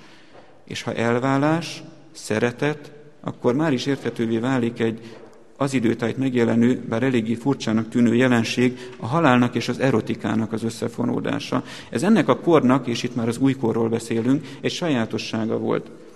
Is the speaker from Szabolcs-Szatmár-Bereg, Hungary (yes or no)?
yes; Szabolcs-Szatmár-Bereg, Hungary; Amikor én kisfiú voltam, egy olyan szabolcsi faluban nőttem fel, ahol akkoriban még volt háznáravatalozás, virrasztás